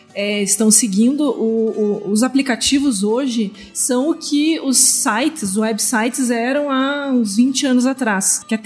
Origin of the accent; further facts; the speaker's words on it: Londrina, Paraná, Brazil; Então, por exemplo, sou lá de Londrina.